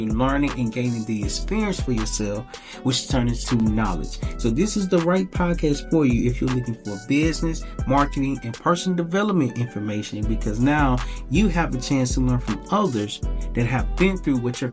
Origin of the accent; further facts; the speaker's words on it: Little Rock, Arkansas, United States; And I start sharing, like, I'm from Little Rock, Arkansas.